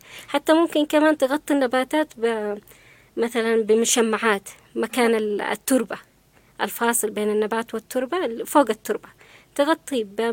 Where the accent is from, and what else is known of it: Yemen